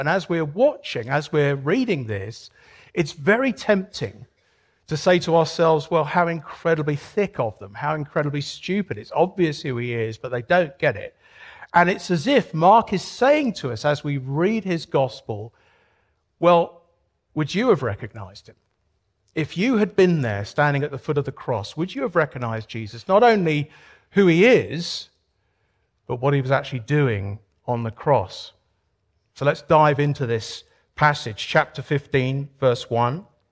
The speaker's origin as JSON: {"language": "English", "country": "United Kingdom", "said": "One of the standard things that I'm asked as a British person, because you have to realize that for many people, I'm the only British person that they will ever know"}